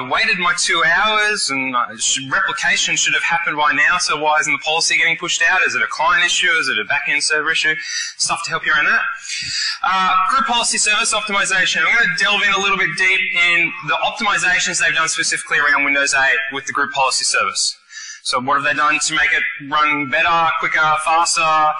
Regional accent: Brisbane, Queensland, Australia; I am from Australia, from Brisbane, so I've come across the ditch here to come here to present to you guys.

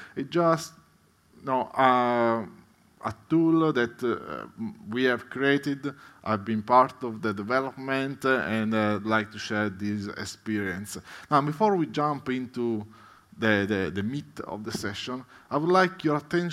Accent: Italy; English is a second language; now in Melbourne, Australia; Despite my accent, well, I'm Italian, but I live now in Melbourne, so I'm pretty much local.

